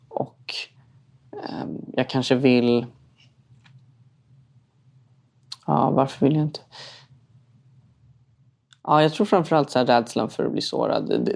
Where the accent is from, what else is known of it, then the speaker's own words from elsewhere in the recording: Stockholm County, Sweden; Uppvuxen i en förort i Stockholm.